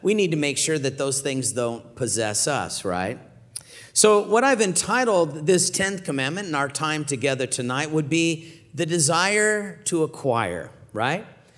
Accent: Texas, United States; I mean, I'm from Texas. Everything is big in Texas.

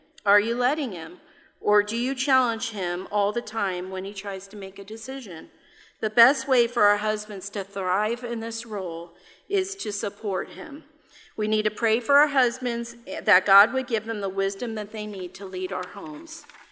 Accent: California, United States; and I'm from California.

